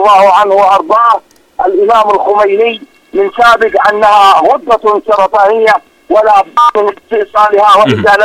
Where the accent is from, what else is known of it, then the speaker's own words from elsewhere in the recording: Yemen; وأنا رجل من اليمن